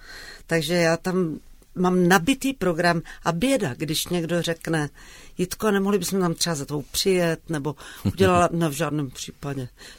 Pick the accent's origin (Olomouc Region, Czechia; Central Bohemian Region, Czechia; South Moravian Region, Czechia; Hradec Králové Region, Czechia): Central Bohemian Region, Czechia; Rakovník; mě to táhne do Rakovníka, kde já jsem prožívala dětství v Rakovníku, já jsem tam vyrůstala vlastně od 5 let, dalo by se říct, až po těch 12, byla jsem tam od 5 do 12 let